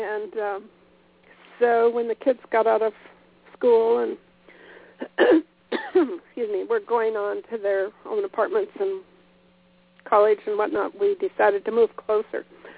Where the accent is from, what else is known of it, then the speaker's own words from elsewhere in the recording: Kansas, United States; born there; my parents had raised sheep for a while when I was born in Kansas.